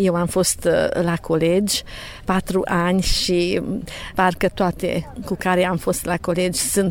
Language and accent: Romanian; Chiticaz, Arad County, Romania; De origine sunt din Chiticaz și